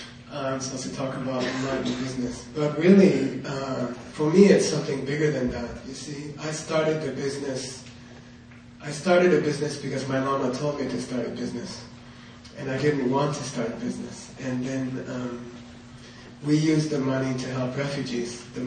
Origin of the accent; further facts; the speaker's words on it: Arizona, United States; moved away as an adult; And I was telling them, you know, in my time, I came here in 1970, right? And I came from Arizona.